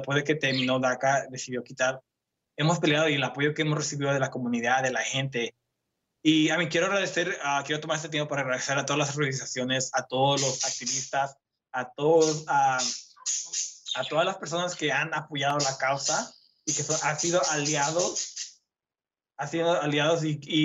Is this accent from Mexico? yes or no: yes; Mexico; now in United States; ya soy inmigrante, soy indocumentado, vengo de México, pero tengo aquí me voy a quedar y no me voy.